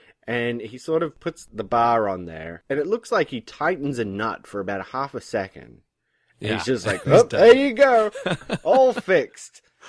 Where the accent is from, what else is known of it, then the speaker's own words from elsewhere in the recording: Australia; 'Cause I grew up in Australia, but both of my parents are British. And then, of course, I've spent a lot of time around American people watching American films. So I've kind of got this weird muddled accent myself.